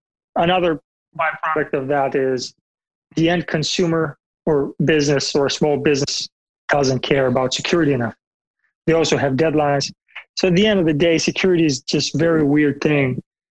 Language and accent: English; Bulgaria; I'm from Bulgaria originally, in Eastern Europe.